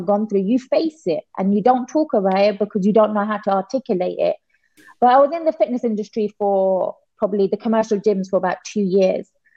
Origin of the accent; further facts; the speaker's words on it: London, United Kingdom; We grew up in East London. It's like, I don't know how I can compare it, like Brooklyn maybe. You know, grew up in, it's the equivalent of hood, but not so rough.